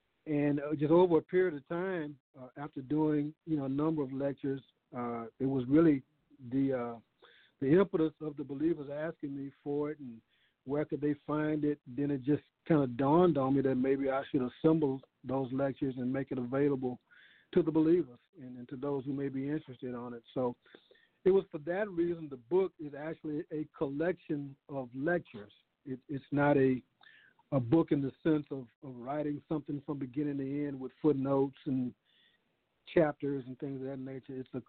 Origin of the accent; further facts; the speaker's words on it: Acres Homes, Texas, United States; my community of Acres Homes. And it really was the type of environment when I grew up in Acres Homes